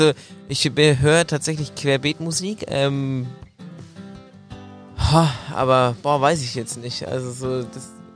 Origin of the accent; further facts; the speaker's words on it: Bamberg, Bavaria, Germany; born there; Mein Geburtsort ist die schöne Stadt Bamberg in Bayern.